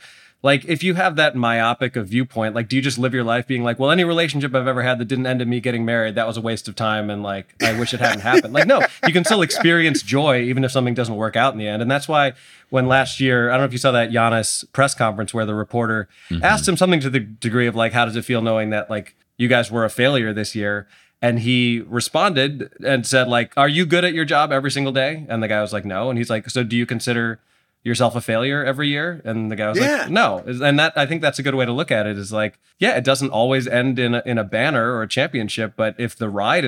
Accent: Aurora, Illinois, United States; I grew up in the Chicago area, so it's not purely because I was like, Michael Jordan's great. I was born in Aurora, setting of Wayne's World.

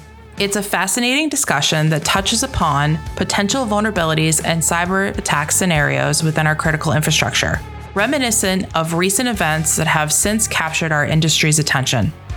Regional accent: New England, United States; I grew up in New England, so I'm surprised I'm shocked by this

